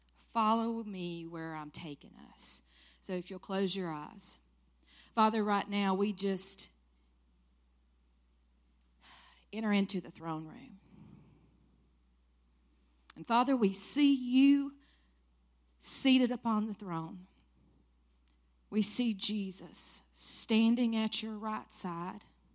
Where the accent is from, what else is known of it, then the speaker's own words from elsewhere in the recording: Seneca, South Carolina, United States; Born and raised right here in Seneca, South Carolina.